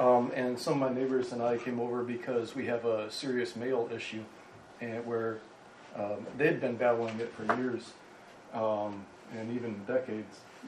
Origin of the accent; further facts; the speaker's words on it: Oberlin, Ohio, United States; I'm from Oberlin. My family's been in this area for 250 years or so